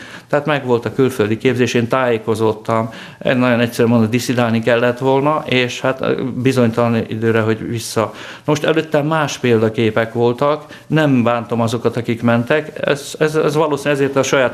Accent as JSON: {"language": "Hungarian", "town": "Győr", "region": "Győr-Moson-Sopron", "country": "Hungary", "tie": "born or raised there", "said": "azt gondoltam, hogy ott maradok abban az országban, abban a városban, Győrben 3 orosz lakta, tehát így nőttünk fel"}